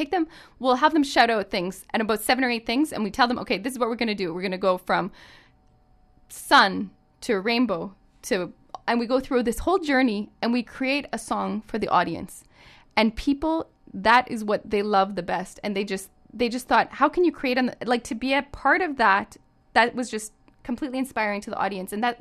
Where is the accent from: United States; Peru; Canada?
Canada; Plum Coulee, Manitoba; And my hometown is called Plum Coulee, and I called it From Coulee to Carnegie.